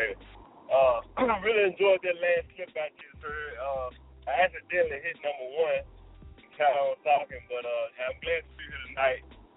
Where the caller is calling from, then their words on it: Martinsburg, West Virginia, United States; man. I'm calling from Martinsburg, West Virginia.